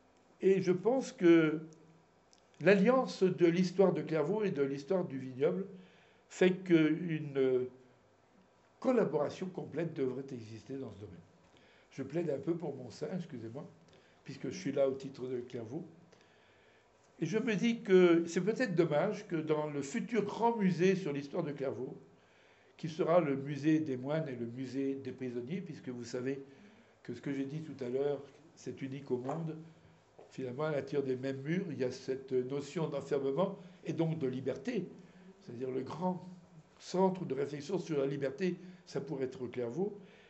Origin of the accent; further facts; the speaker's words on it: Bar-sur-Aube, Grand Est, France; Je suis le plus vieux de la salle, sans doute, ici. Quand j'étais jeune à Bar-sur-Aube